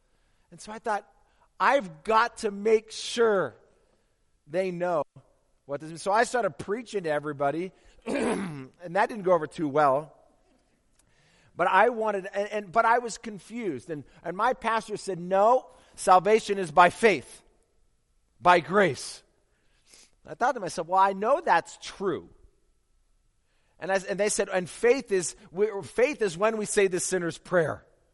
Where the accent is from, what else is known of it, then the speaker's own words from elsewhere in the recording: California, United States; because I grew up in California where you could wear shorts any time of the year, unlike here.